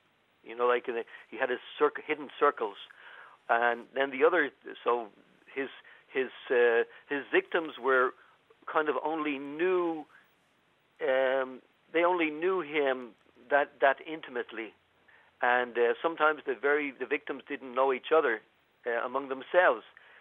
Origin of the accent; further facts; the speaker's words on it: Dublin, Leinster, Ireland; I was from Cabra West, and I was going to St. Vincent's in Glasnevin.